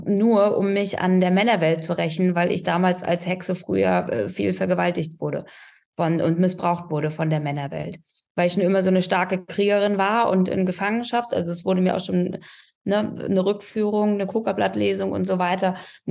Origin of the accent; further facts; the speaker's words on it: East Germany, Germany; born there; Also ich bin im Osten geboren in der DDR. Ich kenne das nicht mit Freiheit groß, ne?